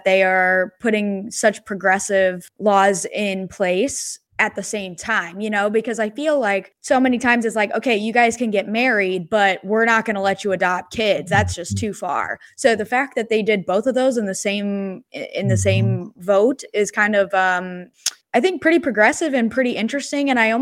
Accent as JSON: {"language": "English", "country": "United States", "said": "although I'm American, I'm not Cuban"}